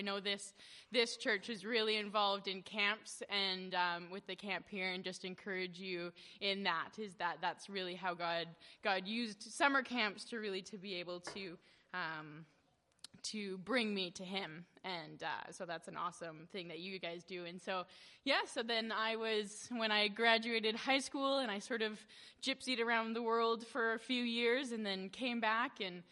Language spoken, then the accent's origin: English; Grande Prairie, Alberta, Canada; So I grew up in Grand Prairie, Alberta, which is, you know, as we know, it's Alberta's really real Canada compared to Ontario.